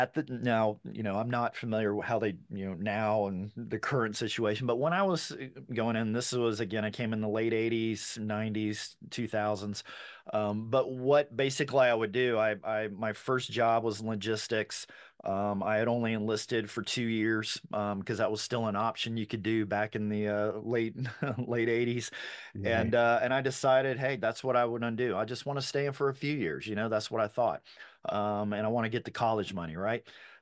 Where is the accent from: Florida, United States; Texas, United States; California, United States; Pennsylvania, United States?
Florida, United States; I always remember having a big garden growing up in Florida in the backyard.